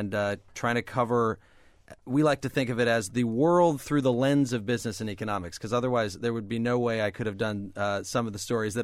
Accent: Champaign, Illinois, United States; I grew up in Champaign, Urbana. I started doing radio at a very young age

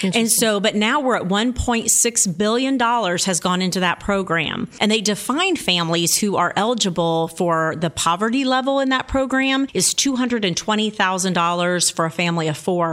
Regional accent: Indiana, United States; born there; I was born in Scott County, which is in southern Indiana, and have lived in suburban, urban, and rural parts of the state.

